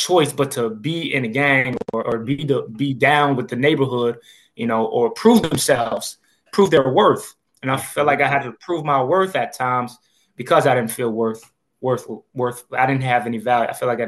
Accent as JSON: {"language": "English", "town": "New York City", "region": "New York", "country": "United States", "tie": "born or raised there", "said": "You know, I'm from New York City. I was raised in the Bronx. I was born in Brooklyn, but mostly raised in Staten Island as well."}